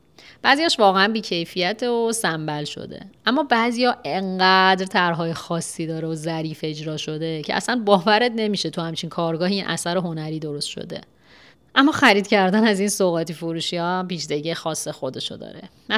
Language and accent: Persian; Iran; یه بار یه فروشنده ازم پرسید کجایی هستی، تا گفتم ایران